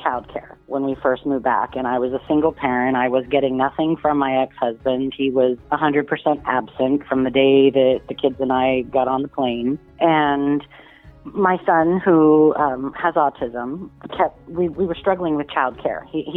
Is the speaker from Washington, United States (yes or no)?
yes; Olympia, Washington, United States; also born or lived in Tennessee; the kids and I moved back to Olympia. I grew up in Olympia, Lacey. And we were living in just a little two-bedroom apartment in Lacey.